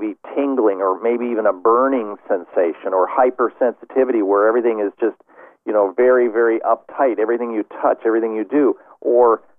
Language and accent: English; Midwest, United States; also born or lived in Colorado / Phoenix, Arizona; I grew up in the Midwest, where it's cold or hot, moved to Colorado. Weather was beautiful there until the snow came. And then I decided enough of that snow and moved to Phoenix, Arizona.